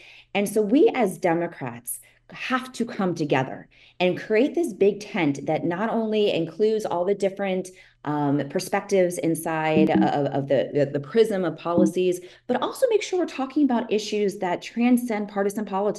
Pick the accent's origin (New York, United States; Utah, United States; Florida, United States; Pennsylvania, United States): Florida, United States; Miami; you know, I grew up in Miami. I'm a 305 girl through and through. My back neighbors were Cubans.